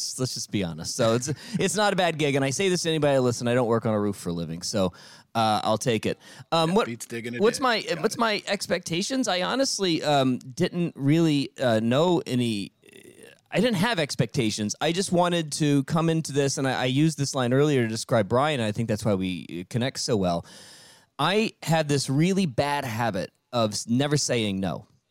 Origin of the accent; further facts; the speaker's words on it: Richmond, Virginia, United States; I've got stations in Detroit, Miami, Richmond, Virginia, my hometown, and the New York one